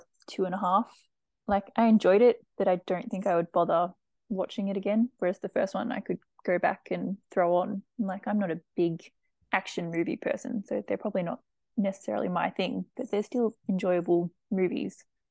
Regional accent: Australia; Probably being Australian, we do it even more.

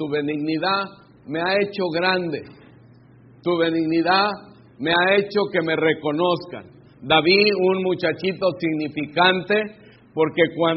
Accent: Mexico; Quisiera, como mexicano, que mi país tuviera este privilegio.

